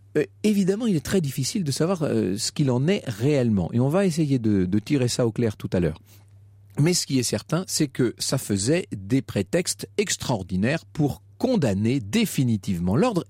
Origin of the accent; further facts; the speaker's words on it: Nouvelle-Aquitaine, France; born there; moi, j'ai apprécié les allusions à ma région natale. On voit le pape se promener de Poitiers à Ligugé.